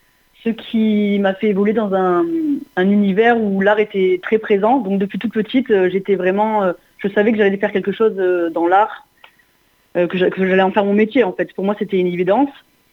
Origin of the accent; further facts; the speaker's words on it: Montpellier, Occitanie, France; born there; j'ai 33 ans. Je suis née à Montpellier et je suis artiste peintre. J'ai exercé depuis plus de 12 ans à Paris et depuis peu, je suis revenue dans la région de Montpellier